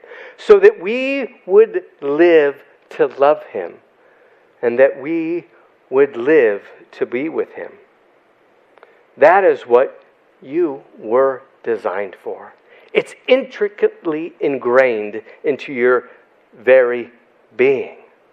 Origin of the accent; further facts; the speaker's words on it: Chicago, Illinois, United States; Now, y'all may be saying that I still sound like I'm from Chicago. But when I go to Chicago, they say, man, you sound like you're from there.